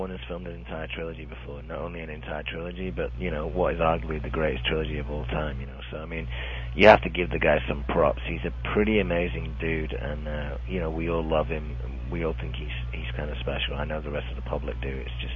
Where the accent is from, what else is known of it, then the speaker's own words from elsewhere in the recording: Manchester, North West England, United Kingdom; I'm from Manchester.